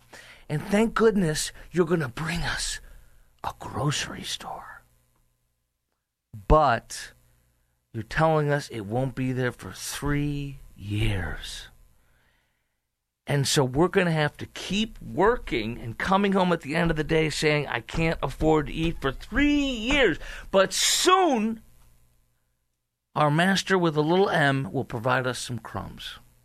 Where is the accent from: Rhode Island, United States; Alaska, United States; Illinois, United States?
Illinois, United States; Chicago; formerly based in my hometown of Chicago